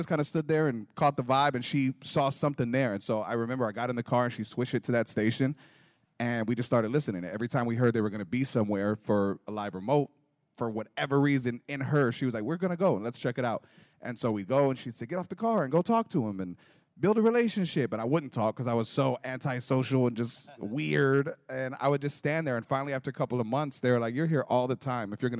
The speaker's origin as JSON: {"language": "English", "town": "Lubbock", "region": "Texas", "country": "United States", "tie": "born or raised there", "moved": "as an adult", "lives_now": "San Antonio, United States", "said": "And then about 19, moved from Lubbock, Texas, which is my hometown, to San Antonio."}